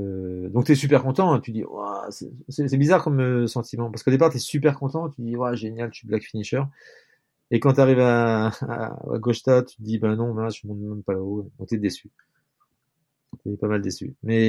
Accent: Brittany, France; J'aime bien les conditions météo difficiles. Je suis breton.

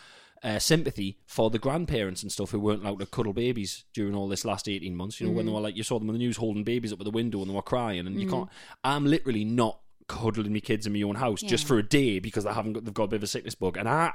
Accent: North East England, United Kingdom; I haven't done a gig outside the North East for 3 years.

